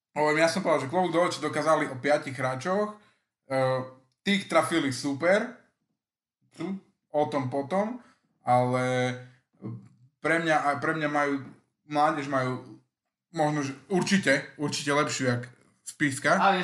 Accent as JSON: {"language": "Slovak", "region": "Spiš", "country": "Slovakia", "said": "ale tak sme Spišiaci, tak asi nebudem fandiť Leviciam."}